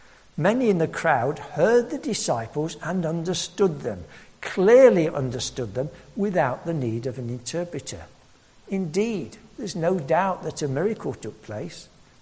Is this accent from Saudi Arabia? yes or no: no; East Midlands, United Kingdom; I was born and brought up in Nottinghamshire, and for a time we lived next door in Nottinghamshire to my father's mother